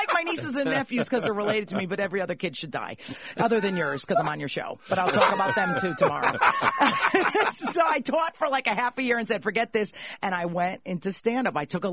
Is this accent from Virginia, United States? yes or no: no; Connecticut, United States; Connecticut.